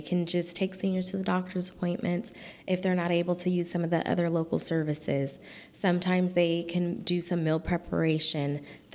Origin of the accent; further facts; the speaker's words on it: California, United States; now in Napa, United States; I'm originally from the Bay Area. I've been in the community for about 4 years now in Napa.